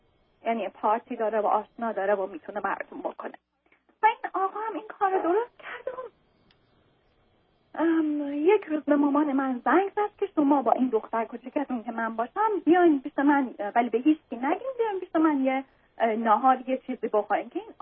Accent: Iran; من آقا تو اون روزی که من از ایران اومدم بیرون دست از سر من برنست.

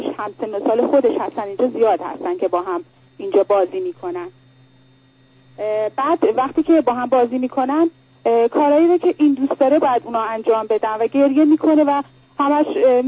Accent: Iran; now in Los Angeles, United States; من الان از لس آنجلس هستم آقای دکتر

